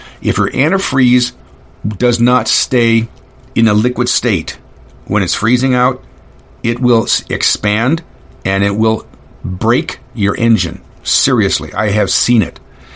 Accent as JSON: {"language": "English", "region": "California", "country": "United States", "also_born_or_lived": "Sacramento", "said": "We lived in Sacramento and we drove up here. Driving a one-ton van. And what do I know? I'm an idiot from California."}